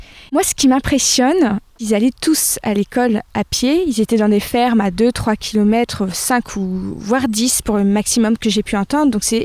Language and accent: French; Cossé-en-Champagne, Pays de la Loire, France; born there; now in Paris, France; Je suis née à Cossé, j'ai 25 ans.